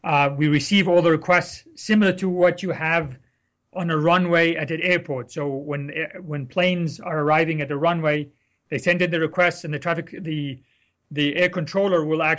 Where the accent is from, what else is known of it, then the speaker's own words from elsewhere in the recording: Egypt; I'm originally from Egypt, and we have similar intersections without any automation.